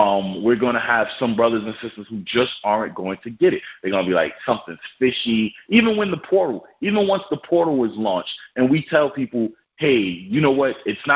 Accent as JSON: {"language": "English", "region": "New York", "country": "United States", "said": "New York. I'm from New York."}